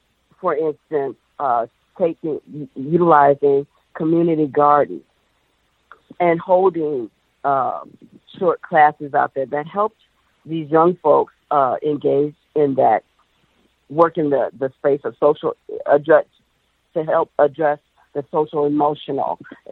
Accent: Cleveland, Ohio, United States; I'm, by the way, I'm from Cleveland, Ohio.

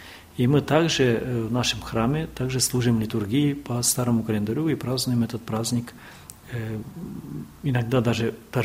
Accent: Western Ukraine, Ukraine; moved away as an adult; now in Czechia; Я приехал в Чехию, уже будет 13 лет летом.

